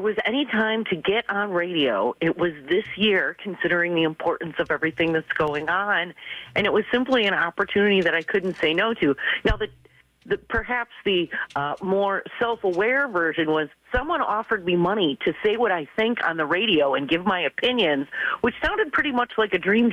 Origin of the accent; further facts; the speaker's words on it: Milwaukee, Wisconsin, United States; come back home to my hometown, Milwaukee, and work for the city of Milwaukee.